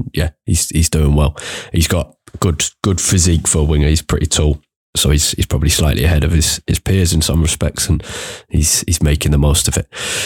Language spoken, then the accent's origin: English; London, United Kingdom; I grew up in North London near the Emirates